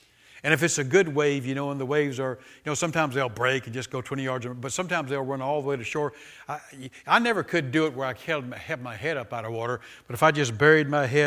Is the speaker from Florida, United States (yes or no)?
yes; Jacksonville, Florida, United States; Now, I grew up in Jacksonville, Florida, and surfing became big, you know, all the surfing songs in the 60s and so forth. That's when I was a teenager in the 60s.